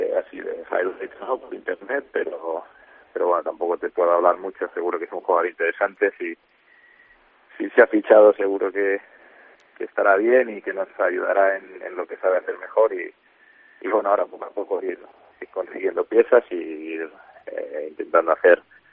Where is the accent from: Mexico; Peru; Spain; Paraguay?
Spain; Cornellà de Llobregat, Catalonia; Yo soy de Cornellá.